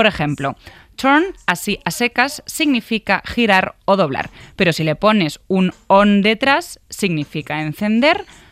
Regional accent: Spain; Del verbo to be y lo que implica para nosotros como españoles.

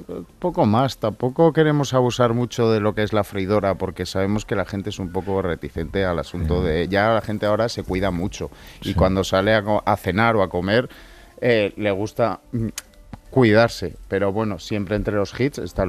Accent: Cantabria, Spain; Soy cántabro.

